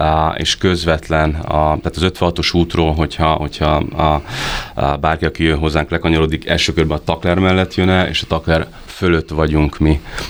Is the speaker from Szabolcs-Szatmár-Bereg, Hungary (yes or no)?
no; Szekszárd, Tolna, Hungary; Lacussal mindketten szekszárdiak vagyunk, ott nőttünk fel.